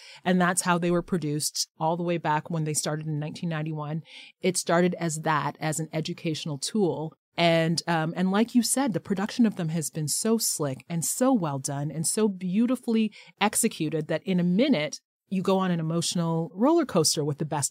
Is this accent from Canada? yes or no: yes; Canada; Well, I guess I am Canadian because I am outraged.